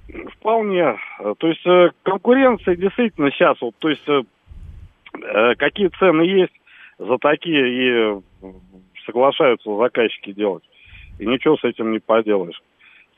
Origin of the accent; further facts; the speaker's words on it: Moscow, Russia; Сам москвич.